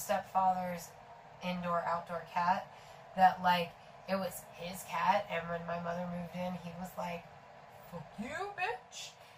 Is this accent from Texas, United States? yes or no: yes; Houston, Texas, United States; born there; also born or lived in Miami / Philadelphia / Memphis; I know, but I was born in Houston.